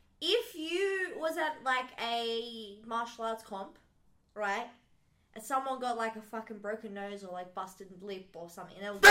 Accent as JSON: {"language": "English", "town": "Penrith", "region": "New South Wales", "country": "Australia", "lives_now": "Broadmeadows, Australia", "said": "I'm from Western Sydney. I'm from Penrith."}